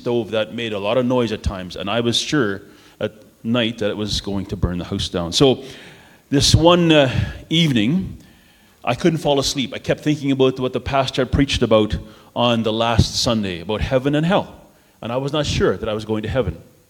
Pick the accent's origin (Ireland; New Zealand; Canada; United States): Canada; Fort St. John, British Columbia; also born or lived in Sexsmith, Alberta; I grew up in Presbyteau, and then Fort St. John, and even in Sexsmith for a little bit. When I was in grade 4, 5, and 6, my dad attended at PRBI, so we lived in Sexsmith for a bit.